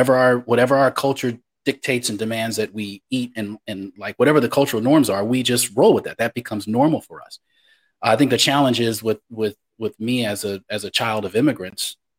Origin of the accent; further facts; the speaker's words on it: Kansas City, Missouri, United States; But growing up in Kansas City, you know, I had to learn English was the language. That was it, because no one else was speaking Spanish around at that time.